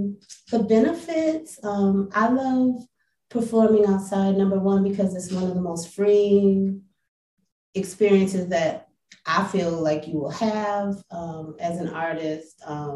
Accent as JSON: {"language": "English", "town": "Flint", "region": "Michigan", "country": "United States", "tie": "born there", "also_born_or_lived": "Southern United States", "said": "my parents are both from the South, but I was born in Flint, Michigan, graduated from high school relatively early."}